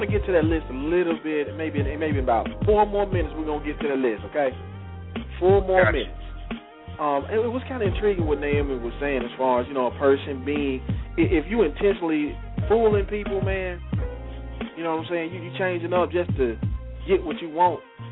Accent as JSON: {"language": "English", "region": "the South", "country": "United States", "tie": "born or raised there", "said": "Because growing up in the South, you know, a lot of people are more reserved with their sexual intentions."}